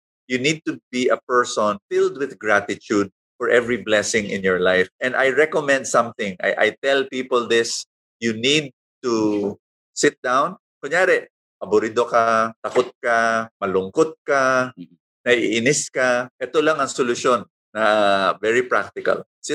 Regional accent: Caloocan, Metro Manila, Philippines; born there; I was born in Caloocan.

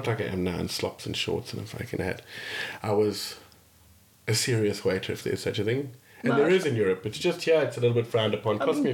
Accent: South Africa; I'm South African, we're cocky little shits, you know?

